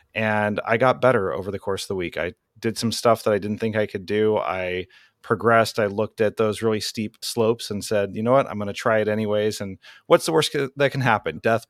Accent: Alaska, United States; now in Florida, United States; I grew up in Alaska and I live in Florida.

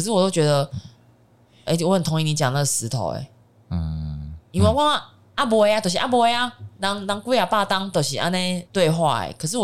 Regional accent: Taiwan; 然后我们台湾人就会马上变动去否另外一种生活

